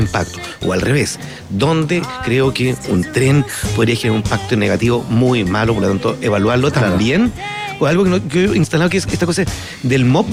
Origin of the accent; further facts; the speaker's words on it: Valparaíso, Chile; Yo hago pan batido, porque aquí yo soy porteño.